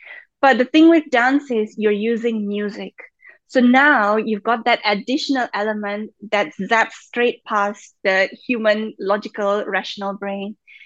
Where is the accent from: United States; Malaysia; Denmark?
Malaysia; So I was born and brought up in Malaysia, in southeast of Asia. And just to go back one step, I'm of Indian origins. My grandparents are from a combination of India and Africa, but Indian origins.